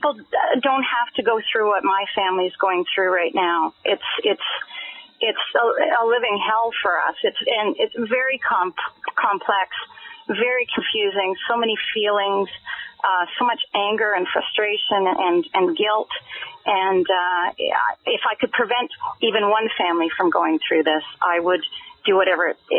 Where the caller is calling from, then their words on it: Toronto, Ontario, Canada; I'm calling from Toronto.